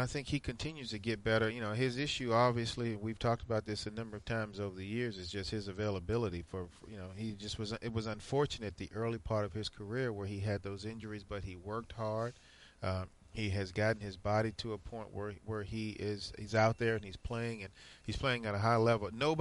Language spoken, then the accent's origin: English; Virginia, United States; because I grew up in Virginia, Redskins fan